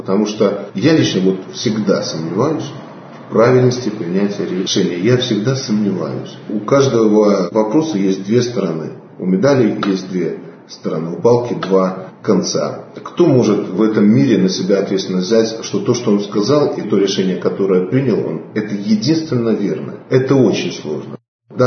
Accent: Belarus; Ну, мы белорусы.

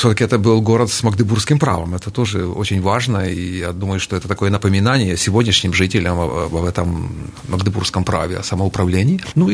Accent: Lviv, Lviv Oblast, Ukraine; now in Kyiv, Ukraine; львовянин, я все-таки предпочитаю среднеевропейские, центральные европейские города с какой-то стариной.

